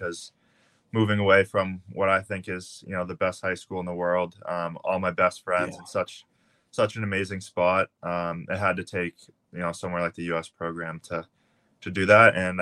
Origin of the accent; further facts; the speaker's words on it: Massachusetts, United States; I grew up on the South Shore, and you know, hockey it's pretty popular there.